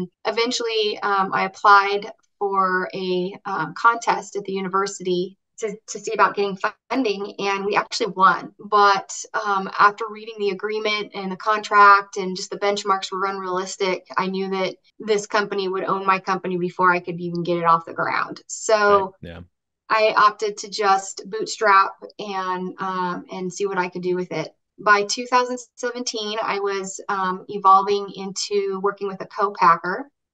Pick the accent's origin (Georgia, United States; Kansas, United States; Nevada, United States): Nevada, United States; Reno; I am calling from Reno, Nevada. And born and raised, fourth generation, but moved away twice and came home twice. So I love it here.